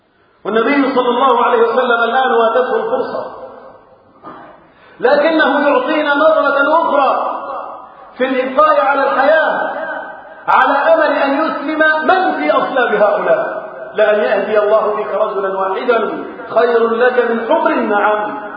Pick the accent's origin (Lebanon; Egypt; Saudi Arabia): Egypt; اللهم احفظ بلدنا مصر وسائر بلاد المسلمين من كل مكروه وسوء.